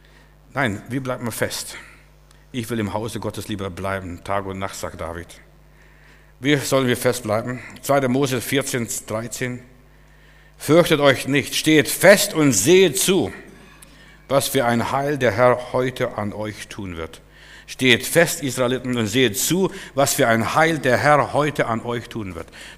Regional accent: Germany; Ich sagte, aus Deutschland, ich bin Pastor.

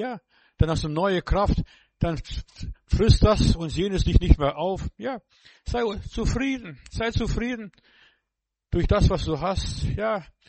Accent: Bavaria, Germany; Ja, ich weiß, bei uns im Bayerischen Wald

